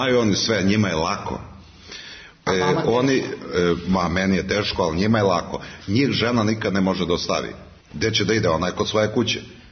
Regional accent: Dublje, Serbia; Živim u svojoj kući, a imamo u našem selu najlepše devojke su Dubljanke.

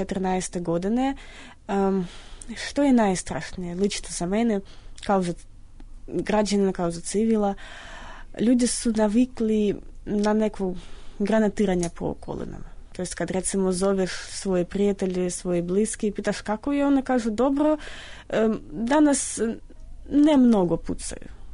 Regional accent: Odesa, Odesa Oblast, Ukraine; born there; Serbian is a second language; Ja sam rođena u, u Odesi, u stvari otac mi je iz Luganska, koji je sada Luganska narodna republika.

